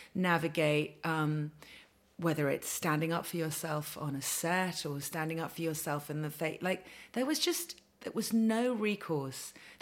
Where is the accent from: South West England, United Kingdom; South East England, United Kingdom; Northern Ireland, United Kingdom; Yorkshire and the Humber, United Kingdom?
South East England, United Kingdom; So in with Mum in Hampshire, and then my dad was in Barbados or in London.